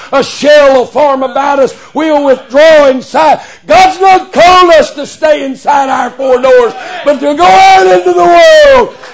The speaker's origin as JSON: {"language": "English", "region": "Texas", "country": "United States", "said": "I said, \"Yes, sir, I own quite a few of them. I'm from Texas. We all own guns.\""}